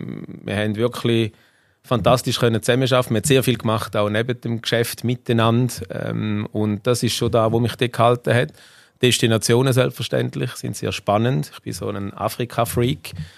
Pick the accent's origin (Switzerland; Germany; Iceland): Switzerland; Schaffhausen; in einer der schönsten Städte in der Schweiz, das darf ich sagen als Schaffhauser